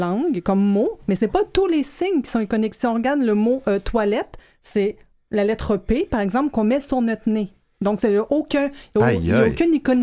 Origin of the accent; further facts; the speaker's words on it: England, United Kingdom; first language British Sign Language; French is a second language; je viens d'Angleterre. Hein? Oui. Donc, ma première langue, c'est la langue des signes, la British Sign Language. Quand j'ai commencé à apprendre la LSQ, j'avais un petit accent. Et quand j'apprends la SL, j'ai un accent également anglais.